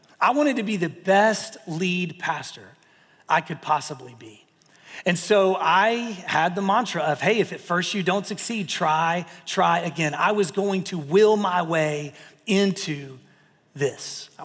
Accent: the South, United States; I mean, and I grew up here. I grew up in the South, so I love a good casserole.

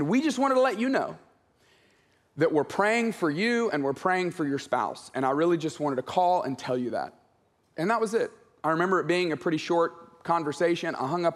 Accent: Tuscaloosa, Alabama, United States; moved away as an adult; I grew up in Tuscaloosa, Alabama, and moved to Atlanta to go to college at Georgia Tech.

